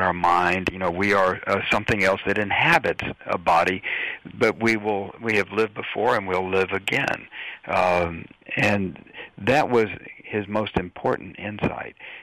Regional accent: Dallas, Texas, United States; I grew up in Dallas, and when I was a teenager, I was very religious

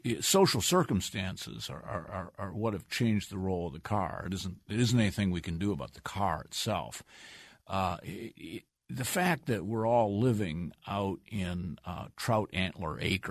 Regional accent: Toledo, Ohio, United States; I come from Toledo, Ohio, a city that basically no longer exists. I mean, it's just kind of it's a donut city. There's suburbs all around it, and there's a hole in the middle.

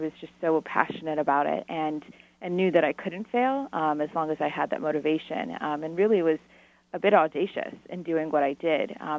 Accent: United States; You know, I grew up in the States with Title IX being at the forefront for the rights of women in sports

